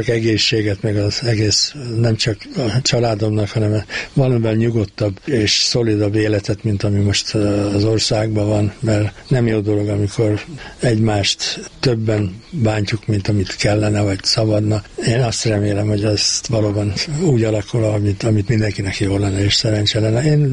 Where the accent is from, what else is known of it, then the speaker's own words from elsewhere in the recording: Emőd, Borsod-Abaúj-Zemplén, Hungary; born there; Nem, én Emődön születtem. Emődön születtem